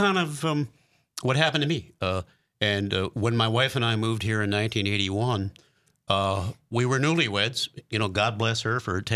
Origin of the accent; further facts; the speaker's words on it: Milwaukee, Wisconsin, United States; I'm from Milwaukee